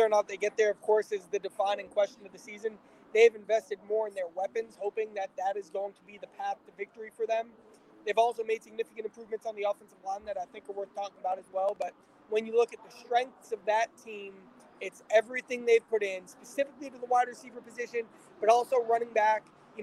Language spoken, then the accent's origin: English; Cincinnati, Ohio, United States; I'm from Cincinnati. I cover the Reds and Bengals for the Cincinnati Inquirer, and I love what I do.